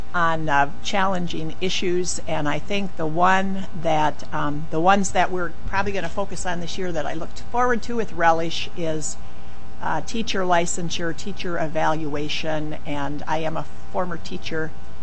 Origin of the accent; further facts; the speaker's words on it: Roseville, Minnesota, United States; I'm from Roseville and represent the area north of St. Paul and north of the Capitol, about 15 minutes.